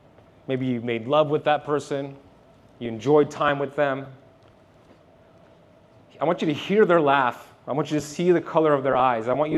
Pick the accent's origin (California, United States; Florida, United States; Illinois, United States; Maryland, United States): Florida, United States; Miami; I'm from Miami.